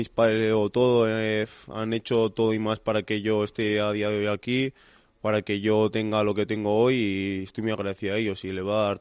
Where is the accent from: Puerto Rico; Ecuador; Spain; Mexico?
Spain; Pamplona, Navarre; born there; Sí, nací en Pamplona yo.